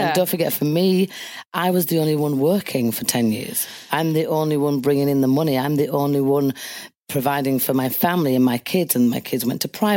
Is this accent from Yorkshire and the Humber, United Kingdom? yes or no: yes; Leeds, Yorkshire and the Humber, United Kingdom; And I went to a refuge the other day in my hometown Leeds, and these 12 women had exactly the same story as mine.